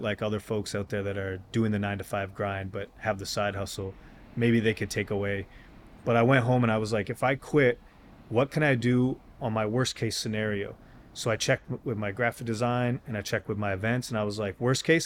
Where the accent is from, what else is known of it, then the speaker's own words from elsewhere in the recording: London, Ontario, Canada; And I was this kid from London, Ontario that grew up in loving the culture, being a part of the culture, but now I'm like part of the Institute.